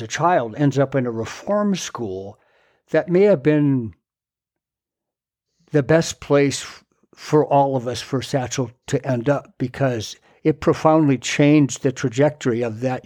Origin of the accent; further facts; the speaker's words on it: Fargo, North Dakota, United States; So what I was going to say, we grew up in Fargo, our formative years.